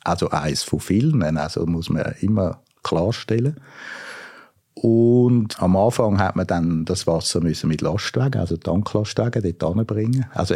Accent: Switzerland; Ich muss jetzt das als Schweizer schon so sagen.

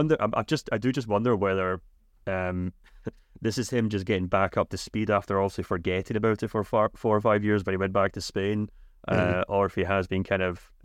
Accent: Scotland, United Kingdom; accent: Scottish; then he can pick up on my thick Scottish accent.

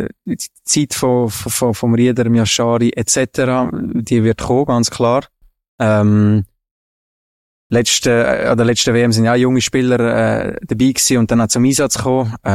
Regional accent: Germany; Deutschland ist meine, eigentlich, ja, meine Heimat.

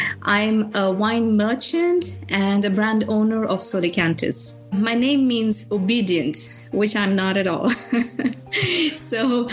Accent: Bangalore, Karnataka, India; now in France; So I was born in Bangalore in India. It's a very cosmopolitan city. So I was born into a very modest family in Bangalore.

